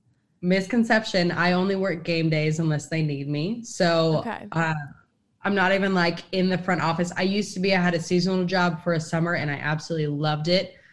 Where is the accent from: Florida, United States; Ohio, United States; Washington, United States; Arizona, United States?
Washington, United States; Seattle; Like I just liked the Mariners because I'm from the Seattle area and I would go to a game or two a season.